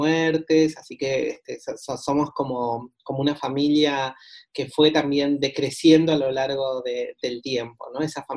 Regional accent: Salta, Argentina; Crecí en Salta, crecí en un barrio de clase media, así que realmente ahí estábamos como en la clase media salteña, que no es la clase media porteña de Palermo, no, es la clase media de vivir en un edificio con, con patio y barrio

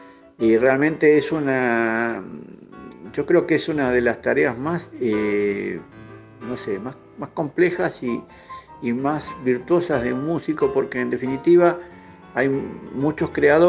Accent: General Pico, La Pampa, Argentina; en La Pampa, en General Pico. Yo soy de General Pico.

